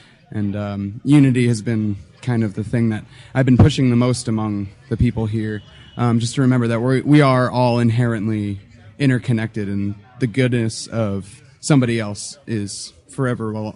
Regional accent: New York, United States; Well, originally, I'm from New York. I'm a New Yorker.

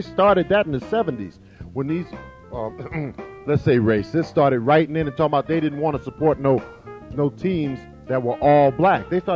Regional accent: Australia; I'm Australian, an international player, but I say America has to come first.

